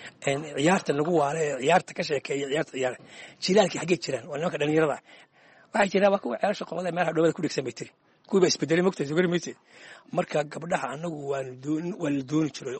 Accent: Buuhoodle, Togdheer, Somalia; waxaan ku dhashay magaalada buuxooda weli khaasanta wuluwul baan ku dhashay halkaasaan kusoo barbaaray

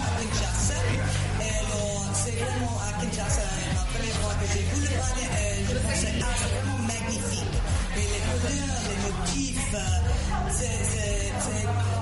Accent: United States; French is a second language; Je suis américaine. J'habite à Washington, D.C.

